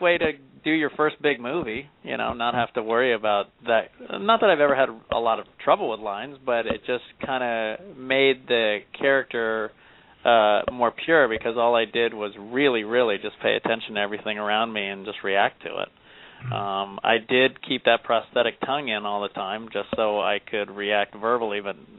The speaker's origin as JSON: {"language": "English", "town": "Silver Spring", "region": "Maryland", "country": "United States", "said": "I was Silver Spring, Maryland, right in between D.C. and Baltimore."}